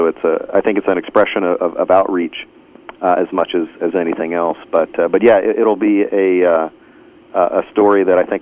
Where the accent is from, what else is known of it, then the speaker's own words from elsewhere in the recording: Houston, Texas, United States; Growing up in Houston, my exposure was to primarily non-denominational evangelical congregations and a few Baptist congregations here and there